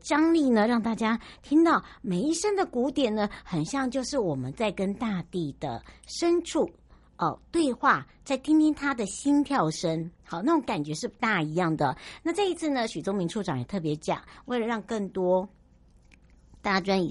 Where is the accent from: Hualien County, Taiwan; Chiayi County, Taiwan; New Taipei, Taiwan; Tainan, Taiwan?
Hualien County, Taiwan; Yuli; 让大家呢在 花莲玉里我的故乡哦，在这个欧亚与菲律宾板块